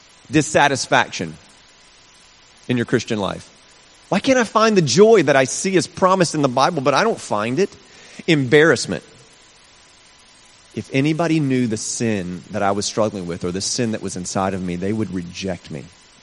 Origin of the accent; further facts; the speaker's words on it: South Carolina, United States; Growing up in South Carolina, that's where I'm from originally, I had 2 sisters.